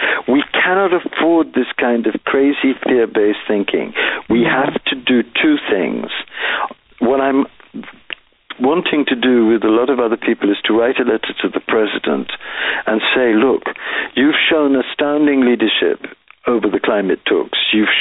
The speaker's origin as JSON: {"language": "English", "country": "India", "tie": "born there", "said": "I was born in India and introduced to the authentic Islam very early."}